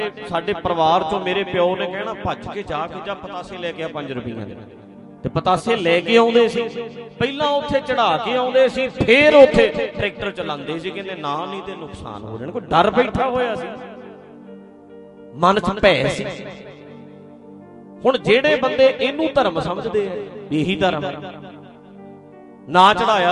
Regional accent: Punjab, India; ਮੇਰਾ ਪਿੰਡ ਨਾਲ ਹੀ ਹੈ ਇੱਥੇ ਢੱਡਰੀਆਂ ਤੇ ਬਿਲਕੁਲ ਗੁਆਂਢ ਚ ਤੁਹਾਡੇ ਬਿਲਕੁਲ ਨਾਲ ਆ

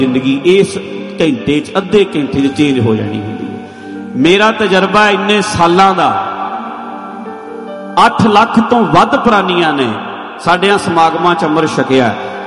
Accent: Punjab, India; ਇੱਥੇ ਅਸੀਂ ਪੰਜਾਬ ਤੋਂ ਆਏ ਹਾਂ, ਮੈਂ ਸਵੇਰੇ ਪੰਜਾਬ ਚਲੇ ਜਾਣਾ, ਸਾਡੀ ਪੰਜਾਬ ਨਾਲ ਓਨੀ ਅਟੈਚਮੈਂਟ ਨਹੀਂ ਹੁੰਦੀ।

